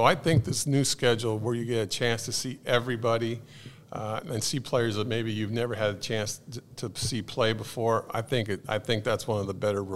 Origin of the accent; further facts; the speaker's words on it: California, United States; what came to mind right away was going back to my hometown in Southern California